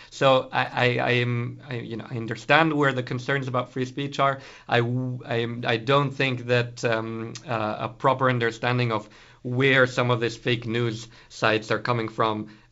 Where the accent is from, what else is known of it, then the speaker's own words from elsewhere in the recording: Italy; I come from Italy